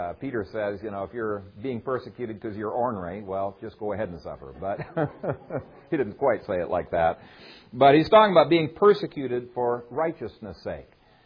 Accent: Ethiopia; In the country I grew up in Ethiopia, we heard stories all the time

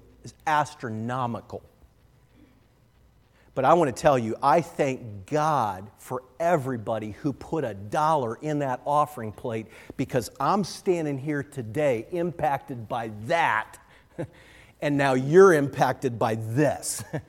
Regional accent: Canton, Ohio, United States; I couldn't prepare this message without thinking of my church I grew up in Canton, Ohio, Canton Baptist Temple.

